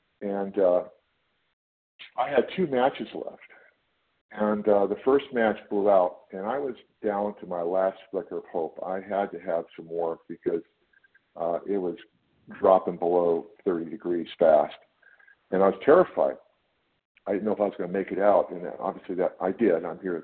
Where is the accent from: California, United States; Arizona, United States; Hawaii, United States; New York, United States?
California, United States; I'm from California.